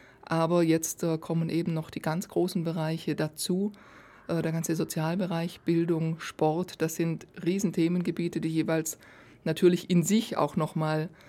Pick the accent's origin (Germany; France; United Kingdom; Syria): Germany; Baden-Württemberg; born there; Geboren bin ich im Schwarzwald, also schon in Süddeutschland.